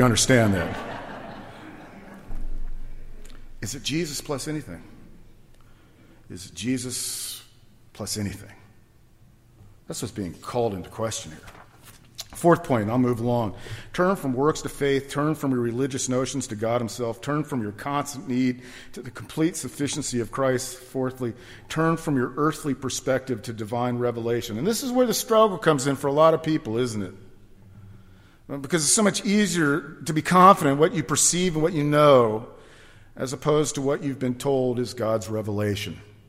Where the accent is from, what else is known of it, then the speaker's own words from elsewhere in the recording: Los Angeles, California, United States; I grew up in Los Angeles, California.